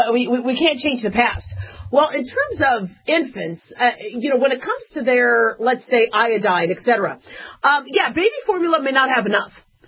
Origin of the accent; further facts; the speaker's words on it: Arizona, United States; now in Nevada, United States; I live in Nevada. You know, I grew up in Arizona.